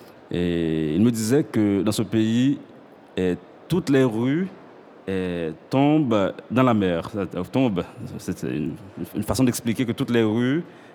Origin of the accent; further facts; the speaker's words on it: Haiti; Moi, chez moi, il n'y a pas de kangourou du tout. Je viens d'Haïti.